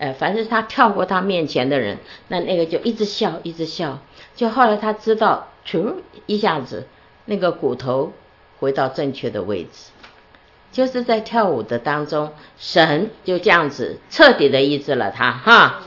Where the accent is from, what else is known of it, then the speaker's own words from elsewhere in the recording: China; 因为我们中国人啊，很多的捆绑